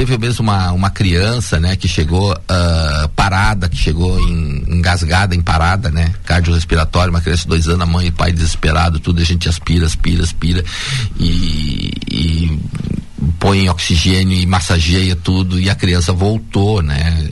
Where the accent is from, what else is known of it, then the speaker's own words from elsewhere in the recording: Rio Grande do Sul, Brazil; Olha, cara, eu como gaúcho